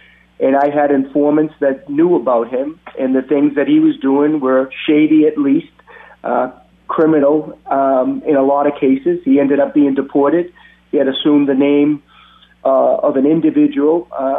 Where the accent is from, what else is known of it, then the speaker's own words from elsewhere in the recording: Boston, Massachusetts, United States; also born or lived in Cuba; I was raised in Boston. I was born in Cuba, but raised in Boston. And I am a Boston fan.